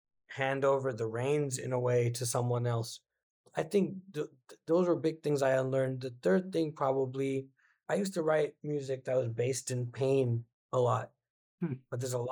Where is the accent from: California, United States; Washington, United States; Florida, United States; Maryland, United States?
California, United States; Fremont; But growing up in Fremont, you know, and I was there since I was a year old, went to like all public school through high school over there